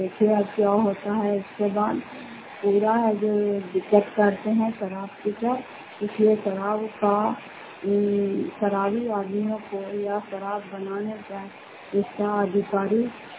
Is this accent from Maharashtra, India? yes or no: no; Fatehpur, Bihar, India; घर फतेहपुर, पंचायत मकरौता, जिला नालंदा, करहतरा की निवासी हूँ।